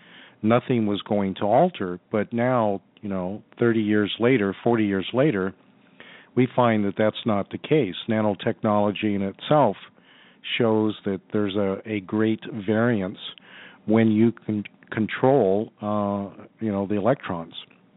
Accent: Arizona, United States; I was raised in Arizona. I spent 47 years there

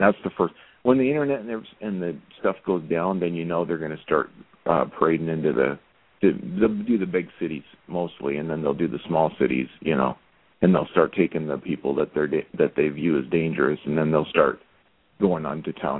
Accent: Oregon, United States; I'm from Oregon.

